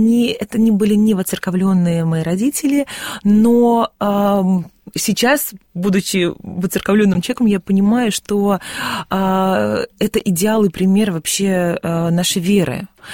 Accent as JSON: {"language": "Russian", "country": "Russia", "tie": "born there"}